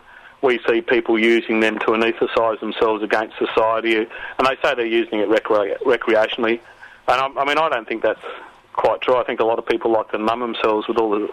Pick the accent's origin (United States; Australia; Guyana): Australia; proud of the fact that I am an Australian